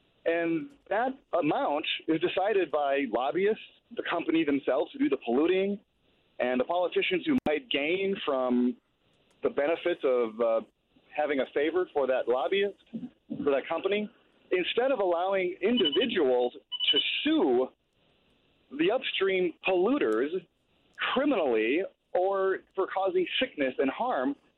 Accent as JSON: {"language": "English", "town": "Minneapolis", "region": "Minnesota", "country": "United States", "said": "I'm actually from Minneapolis, traveling down south."}